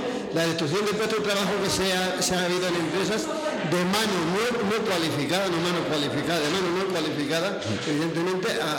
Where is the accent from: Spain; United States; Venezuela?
Spain; Extremadura; now in Barcelona, Spain; Yo vine a Barcelona, y me dirigí a la gente y me hablaban en catalán, sin viniendo de la región de Extremadura.